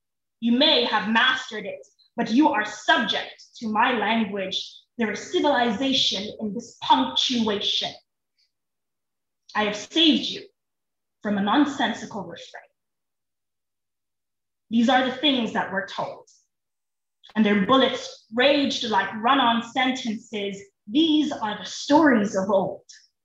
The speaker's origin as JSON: {"language": "English", "country": "South Africa", "tie": "born or raised there", "said": "I grew up in South Africa, so we use British English"}